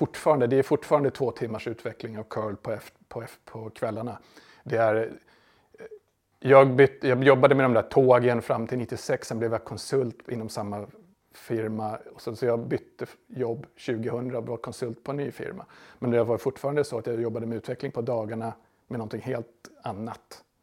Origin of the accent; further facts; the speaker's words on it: Sweden; Det är ju vi är några svenskar